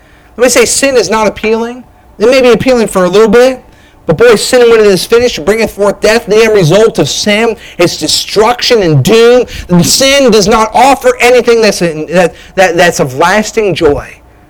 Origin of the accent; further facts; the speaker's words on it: New Hampshire, United States; But I grew up in New Hampshire. I lived on Captain Clark Highway.